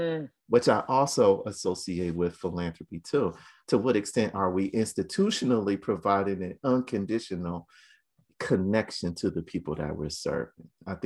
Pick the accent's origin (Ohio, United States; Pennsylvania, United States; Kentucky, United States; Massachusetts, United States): Ohio, United States; Cleveland; We're from Cleveland, so I grew up in a working class environment.